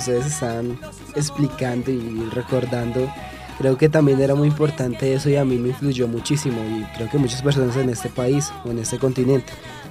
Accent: Ibagué, Tolima, Colombia; Yo soy de Ibagué, en Tolima.

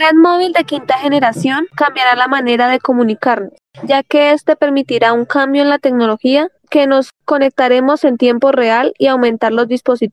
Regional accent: Pamplona, Norte de Santander, Colombia; Bueno, yo soy de Pamplona Norte de Santander.

